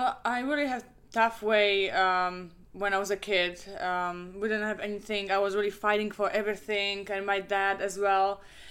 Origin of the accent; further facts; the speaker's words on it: Krakow, Lesser Poland, Poland; I'm from Krakow. There are still no hard courts there. Can you imagine?